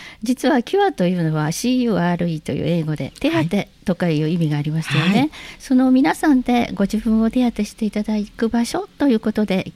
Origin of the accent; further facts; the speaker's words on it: Fuchu, Tokyo, Japan; 。生まれも育ちも地元の人間で